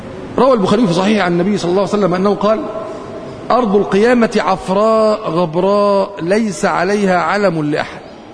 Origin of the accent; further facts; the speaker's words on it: Cairo, Cairo Governorate, Egypt; كان احنا عندنا في القاهرة